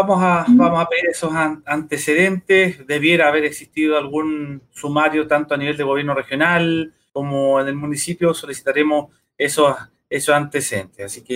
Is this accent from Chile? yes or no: yes; Purranque, Los Lagos, Chile; Ya, yo, si bien soy de Purranque